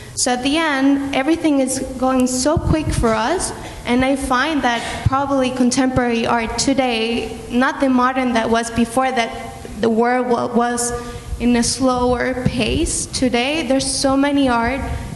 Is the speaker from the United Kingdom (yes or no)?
no; Venezuela; also born or lived in Washington, D.C. / Paris; now in Montreal, California, United States; I'm from Venezuela, but I'm 25, and up to now I have lived in 4 countries, and I have lived in DC, Paris. I go often to New York, and currently I live in Montreal.